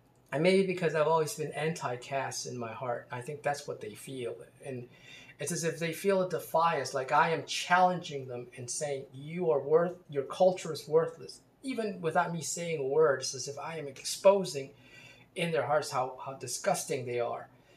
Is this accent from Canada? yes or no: yes; Canada; And then I realized I'm really Canadian. I'm not Indian. I'm Canadian.